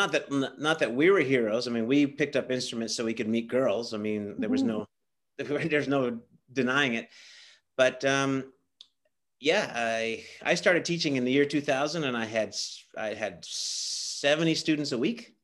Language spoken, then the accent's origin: English; Canada; since I'm Canadian